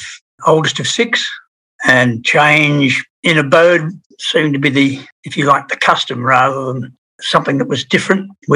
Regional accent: Seymour, Victoria, Australia; I was born in Seymour and for many years moved around Victoria as a young child.

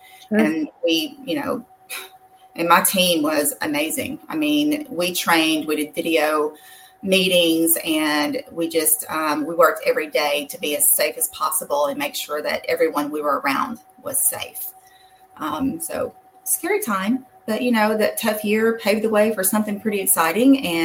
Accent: Georgia, United States; now in Niceville, United States; I grew up in North Georgia. You might just have a little bit of an accent when I say that. But I've been here since 2006.

